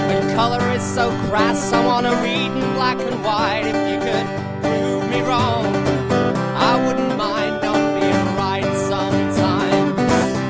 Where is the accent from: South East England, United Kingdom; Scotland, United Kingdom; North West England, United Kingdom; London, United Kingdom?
North West England, United Kingdom; Manchester; I'm from Manchester